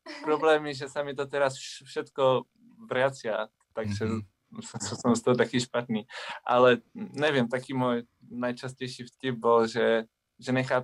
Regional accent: Brno, South Moravian Region, Czechia; accent: Prague accent; Tak ja pochádzam z Brna. Ja som sa vlastne v Brne narodil, ako jeden z prvých z našej rodiny. Tak som bol taký Brňák s pražským prízvukom.

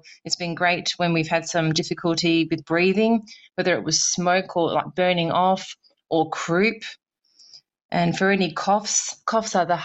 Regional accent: Perth, Western Australia, Australia; I'm from Perth, Australia.

